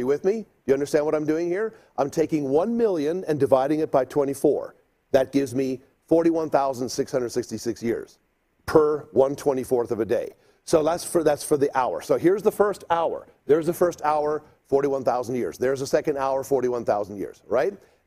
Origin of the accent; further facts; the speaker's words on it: South Africa; When I was growing up in South Africa